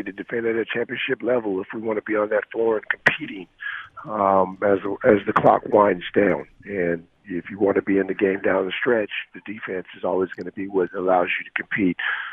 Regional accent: Seattle, Washington, United States; Well, growing up in Seattle, it was untapped when I grew up

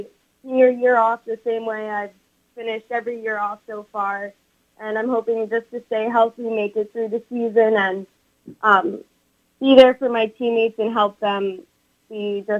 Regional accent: New York, United States; So I'm from New York, and I knew that there were two colleges that were state schools, Brockport and Cortland, that had gymnastics.

